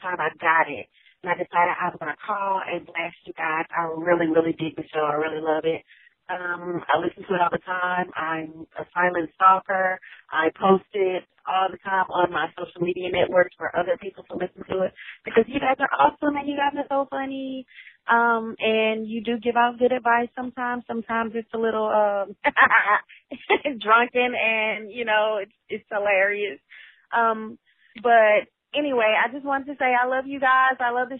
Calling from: Houston, Texas, United States; I'm calling from Houston, Texas. Go, Texas.

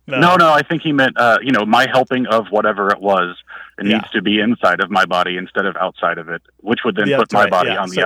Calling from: North Carolina, United States; Hi, Grant. … I'm calling from North Carolina.

